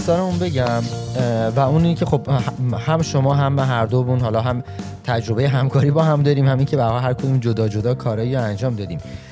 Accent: Iran; moved away; من چون واقعا زیاد ایران و الان حدود 7-8 سال ایران نیستم

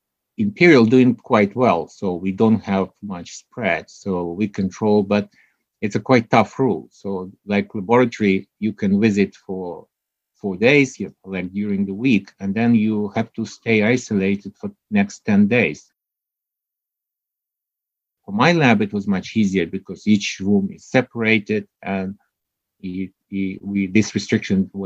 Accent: Ukraine; English is a second language; moved away as an adult; now in London, United Kingdom; I'm not British, I'm Ukrainian. So, but I old man, it's after Soviet Union collapsed, I were given this opportunity to go to the UK and started as a postdoc and so on.

